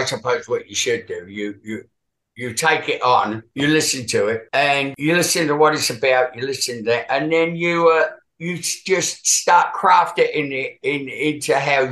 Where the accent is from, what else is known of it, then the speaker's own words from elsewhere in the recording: Teaneck, New Jersey, United States; and they say I'm from Teaneck. And I went, oh, my hometown.